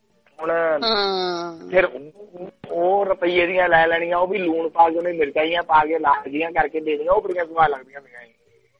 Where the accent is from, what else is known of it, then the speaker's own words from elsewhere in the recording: Amritsar, Punjab, India; accent: Theth Punjabi; ਮੈਂ ਆ ਅੰਮ੍ਰਿਤਸਰ ਲਾ ਕੇ ਨਾ, ਮੇਰੀ ਬੋਲੀ ਜਿਹੜੀ ਹੈ ਨਾ ਠੇਠ, ਜਿਹਨੂੰ ਕਹਿ ਲਓ ਨਾ ਠੇਠ ਪੰਜਾਬੀ, ਪਾਕਿਸਤਾਨ ਦੀ ਬੋਲੀ ਤੇ ਓਹਦੇ ਨਾਲ ਥੋੜੀ ਜੀ ਮੈਚ ਕਰਦੀ ਆ